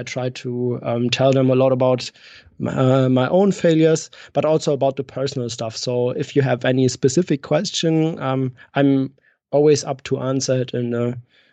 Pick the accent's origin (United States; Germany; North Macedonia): Germany; Frankfurt, Hesse; I was raised in Bergen-Enkheim. That's part of Frankfurt, and it's my home city. You know, I grew up there, lived there for most of my time, for about 22 years. My parents still live there.